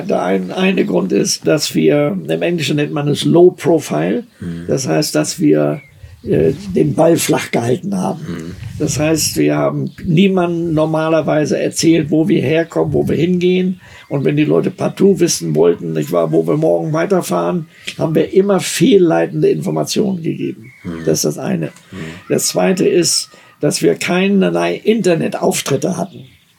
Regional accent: Germany; Also hier in Deutschland, ich bin ja Deutscher, und habe sicherlich auch viele deutsche Eigenschaften.

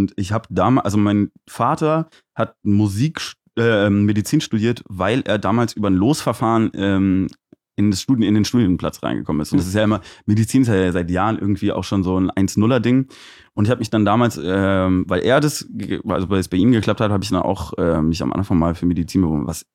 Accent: Aachen, North Rhine-Westphalia, Germany; mein Papa ist Peruaner, meine Mama ist Holländerin und ich bin in Aachen geboren und da auch zur Schule gegangen und habe da noch mein Abi gemacht und bin dann aber direkt nach dem Abi so mit 19 dann abgehauen, da hat es dann gereicht. Da war es dann doch zu klein.

